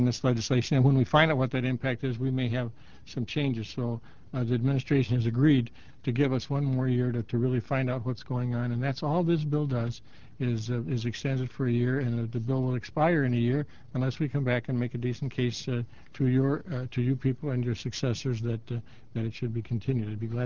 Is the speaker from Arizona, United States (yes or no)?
no; Sioux Falls, South Dakota, United States; I'm from Sioux Falls and I represent Citibank.